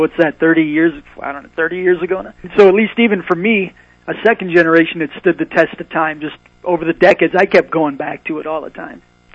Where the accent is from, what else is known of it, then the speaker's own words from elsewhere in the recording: Detroit, Michigan, United States; I was from Detroit, and so my dad lived downtown in Detroit